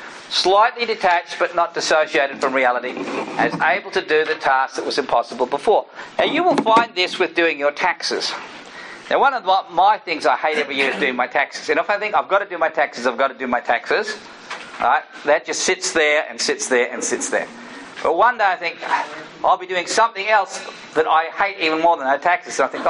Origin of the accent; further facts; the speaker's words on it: Australia; I'm from Australia. I like long distances.